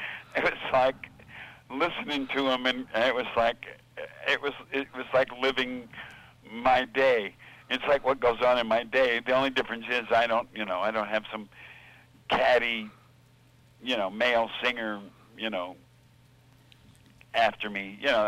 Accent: Texas, United States; accent: southern; because I'm originally from Texas, so had that southern accent

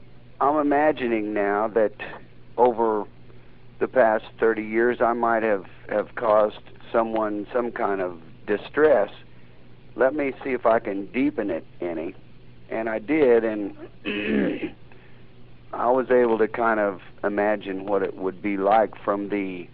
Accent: St. Joseph, Missouri, United States; I'm also involved in a project for a Catholic church in St. Joseph, Missouri, that's my hometown. And that's the school that I went to and the church that my parents and I went to.

